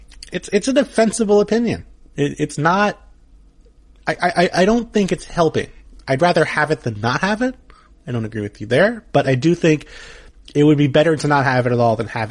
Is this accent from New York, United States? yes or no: yes; Queens, New York, United States; I feel like I saw them in Queens growing up.